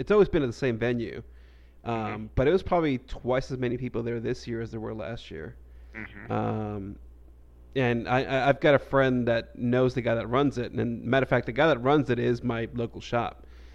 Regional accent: New York, United States; moved away as an adult; That's actually one of the reasons I moved down south, to be honest with you, because I grew up in New York

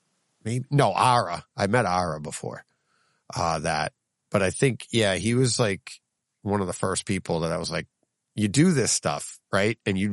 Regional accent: Needham, Massachusetts, United States; born there; I go, I was born in Needham.

